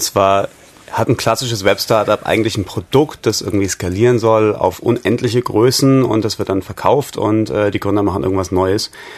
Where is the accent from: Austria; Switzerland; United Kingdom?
United Kingdom; England; German is a second language; now in Berlin, Germany; Ich bin Engländer und ich war in Deutschland schon